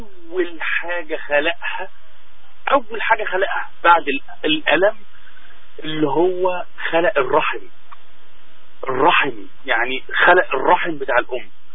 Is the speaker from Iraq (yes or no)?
no; Egypt; في مثل صغير عندنا في مصر